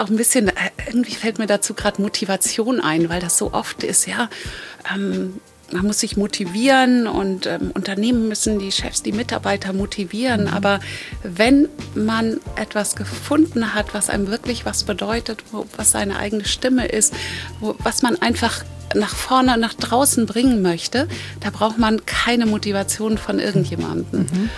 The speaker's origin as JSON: {"language": "German", "town": "Kiel", "region": "Schleswig-Holstein", "country": "Germany", "tie": "born or raised there", "lives_now": "Mallorca, Spain", "said": "Und Kiel ist ja meine Heimat und eigentlich bin ich auf Mallorca seit 10 Jahren."}